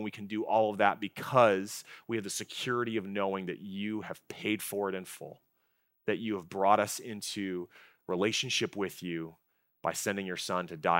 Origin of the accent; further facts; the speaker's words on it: California, United States; I'm a Californian. What do I know?